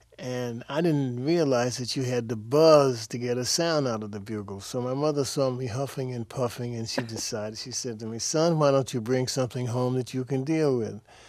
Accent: Dismal Swamp, North Carolina, United States; born there; I was born in North Carolina in a place called Dismal Swamp.

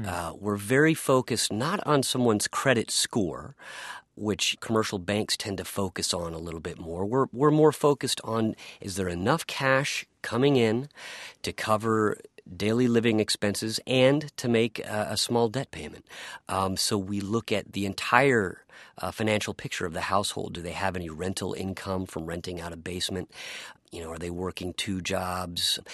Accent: Washington, District of Columbia, United States; I actually started looking to work in my hometown of Washington, D.C. to provide microloans.

